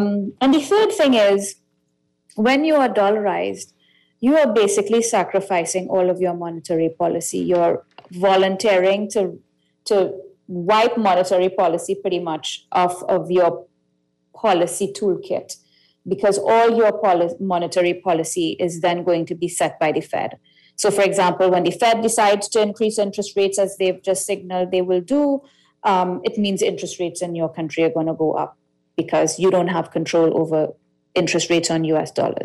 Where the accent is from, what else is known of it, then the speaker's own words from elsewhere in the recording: Trinidad & Tobago; I'm from Trinidad.